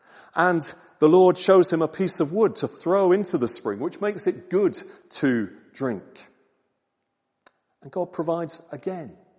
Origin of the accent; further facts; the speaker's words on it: United Kingdom; I'm British.